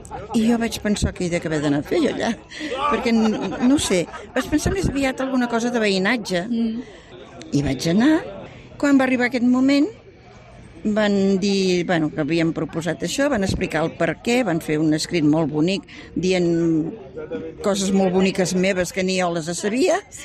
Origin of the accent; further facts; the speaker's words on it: Ripoll, Catalonia, Spain; now in Barcelona, Spain; jo sóc de Ripoll, però que havia vingut a acabar els estudis a Barcelona. Em vaig casar amb un barceloní, vaig viure en aquest districte i encara hi visc